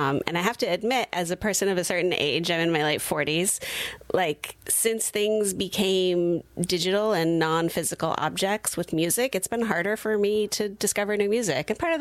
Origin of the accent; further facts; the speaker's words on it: Santa Cruz, California, United States; also born or lived in Portland, Oregon; Yeah. I grew up in Santa Cruz. And which, you know, has some similar vibes, mm-hmm, as Sonoma County, especially in the West. And I moved around a lot in my 20s. So I lived on the East Coast.